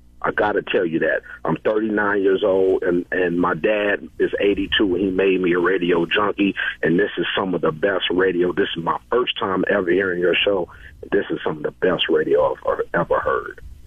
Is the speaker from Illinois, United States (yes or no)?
yes; Chicago, Illinois, United States; I'm from Chicago. I went to school in the city, went to university in my home city.